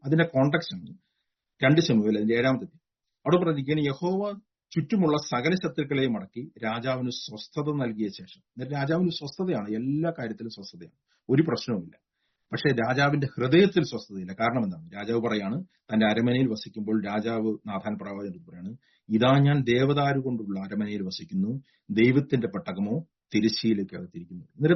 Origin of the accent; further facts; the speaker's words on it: Nilambur, Kerala, India; ഞാൻ ജനിച്ച സ്ഥലത്ത് ഞാൻ താമസിക്കുന്ന സ്ഥലത്ത് നിലമ്പൂർ കൊല്ലഞ്ചേരി എന്ന് പറഞ്ഞ സ്ഥലത്ത്